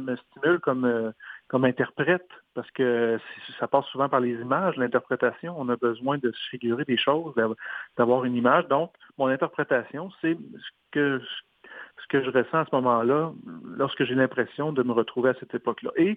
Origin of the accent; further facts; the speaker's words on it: Saint-Georges-de-Beauce, Quebec, Canada; Oui, bien moi je viens de Saint-Georges-de-Beauce. Alors quand j'avais 6 ans, mes parents avaient décidé que je jouerais d'un instrument.